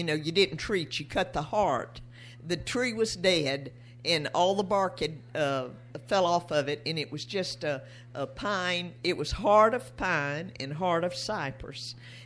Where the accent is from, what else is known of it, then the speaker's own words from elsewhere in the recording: Indiantown, Florida, United States; we come back home to Indiantown. I was born and raised in Indiantown. I was born there November 23rd, 1929.